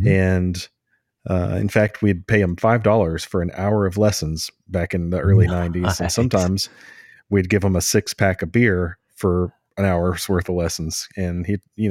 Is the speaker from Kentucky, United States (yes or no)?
yes; Hopkinsville, Kentucky, United States; I'm from Western Kentucky, so Hopkinsville, Kentucky is where I kind of got going with it.